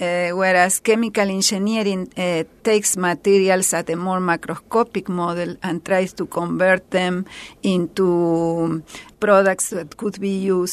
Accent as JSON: {"language": "English", "country": "Argentina", "tie": "born or raised there", "said": "I grew up in Argentina"}